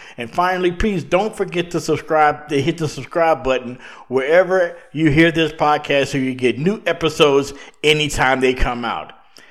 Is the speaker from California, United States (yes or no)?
no; Louisiana, United States; in the city of New Orleans, in my home state of Louisiana.